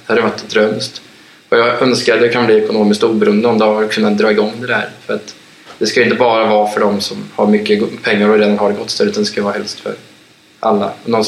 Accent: Västervik, Kalmar County, Sweden; Och jag besöker dem också så länge, eller så ofta jag kan när jag är hemma i Västervik.

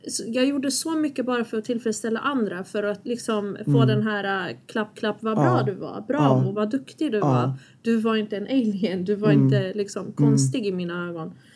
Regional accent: Sweden; born there; Fast jag är infödd in i Sverige och mycket av det svenska är väldigt självklart för mig

